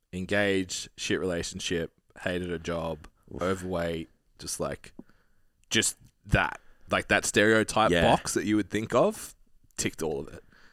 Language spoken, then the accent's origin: English; Australia; I'll use kilometre because we're Australian. We don't talk about miles.